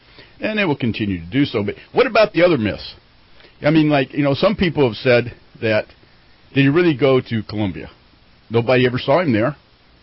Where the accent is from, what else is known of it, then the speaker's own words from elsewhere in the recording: United States; if there's anything that I, as an American, would concentrate on